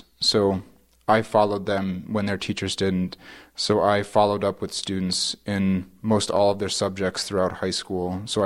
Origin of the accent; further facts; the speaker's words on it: Livonia, Michigan, United States; I grew up in Livonia, Michigan, a suburb of Detroit.